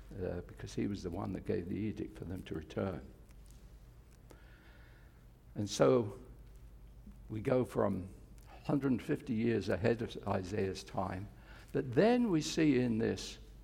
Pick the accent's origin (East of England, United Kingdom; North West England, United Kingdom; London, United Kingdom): London, United Kingdom; moved away as an adult; now in Florida, United States; I come from the south of England, from the big city, London. I was a city boy growing up until way back.